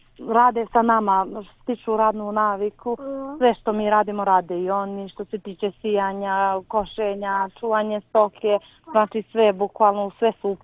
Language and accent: Serbian; Montenegro; Pa ja sam rođena u Podgorici, tu sam živjela do svog drugog razreda, to jest do neke osme godine sa svojom porodicom.